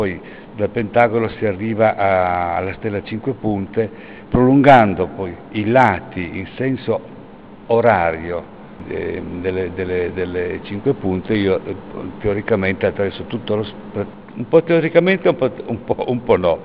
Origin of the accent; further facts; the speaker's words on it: Piedmont, Italy; rimboccando le maniche da buon piemontese